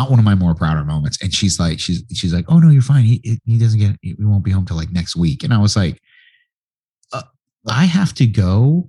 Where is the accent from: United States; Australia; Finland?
United States; California; I was from California, and I'd walk in and people like, you're not from here.